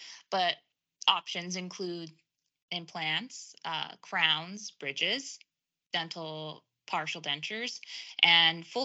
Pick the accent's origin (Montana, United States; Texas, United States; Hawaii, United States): Hawaii, United States; So I'm born and raised in Hawaii. I ended up actually going to dental school on the East Coast. And so life led me to now practicing dentistry in Massachusetts.